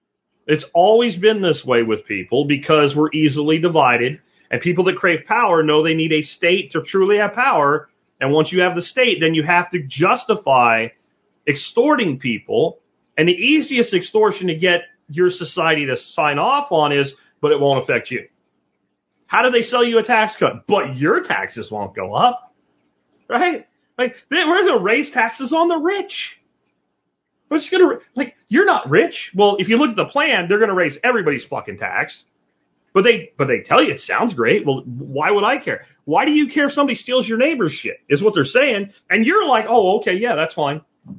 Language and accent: English; Pennsylvania, United States; these Irish roots in America go back way, way back to like the time of like the Molly Maguires, where I grew up in Pennsylvania, about that.